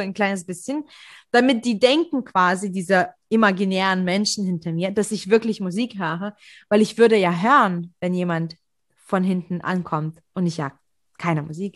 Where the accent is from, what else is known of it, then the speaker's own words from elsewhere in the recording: Leipzig, Saxony, Germany; ich fühle mich sicher in Leipzig und ich bin Leipziger, das ist mein Zuhause.